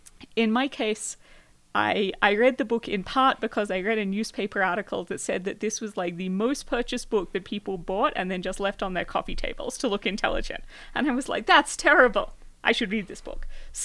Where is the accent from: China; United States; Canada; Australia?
Australia; also born or lived in Fiji; I'm originally from Australia, so I mostly did high school in Australia, but I spent 3 years in Fiji as a kid as well.